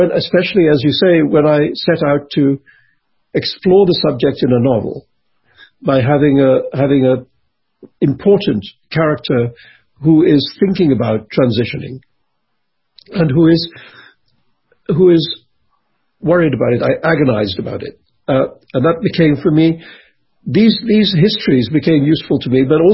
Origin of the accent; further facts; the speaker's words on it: Mumbai, Maharashtra, India; growing up in Bombay, I, from an early age